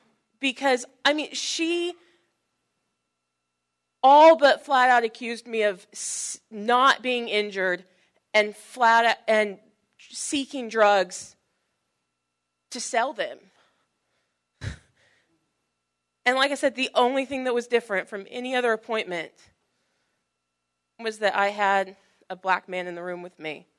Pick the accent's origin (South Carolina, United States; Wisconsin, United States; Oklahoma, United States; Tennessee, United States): Oklahoma, United States; Norman; Because, I mean, obviously, I'm very white as well, and I grew up in Norman my whole life.